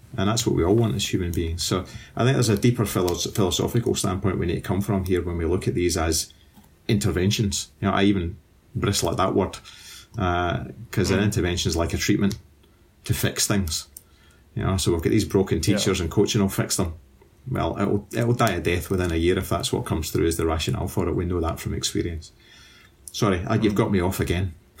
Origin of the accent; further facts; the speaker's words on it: Scotland, United Kingdom; I, as a Scot, as a proud Scot